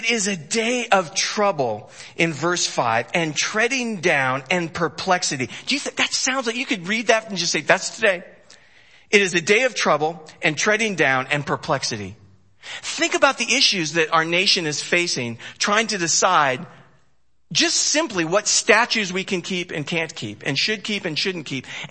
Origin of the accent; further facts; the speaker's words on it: California, United States; I grew up right near the Watts riots and all that stuff.